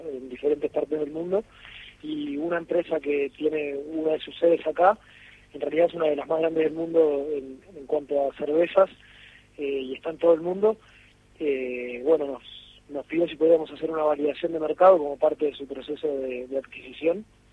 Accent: Buenos Aires, Argentina; nosotros somos de Buenos Aires, somos los 4 de Capital Federal

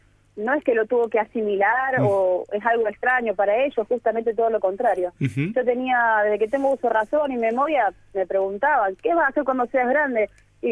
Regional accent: Córdoba, Argentina; yo soy de un pueblo del centro prácticamente de la provincia, ahí ya cerca también de Santa Fe. Pero bueno, mi pueblito es un pueblito agrario de la ruta de Mercosur, por la ruta 158, a 50 kilómetros de Villa María, 200 de la capital.

